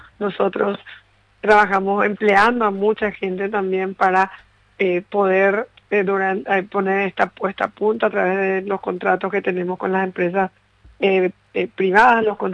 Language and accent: Spanish; Paraguay; de lo que somos capaces los paraguayos